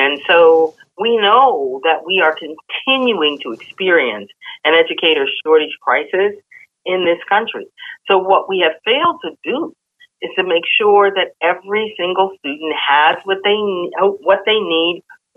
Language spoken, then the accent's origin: English; Pennsylvania, United States; from Ohio to Washington State to my home state of Pennsylvania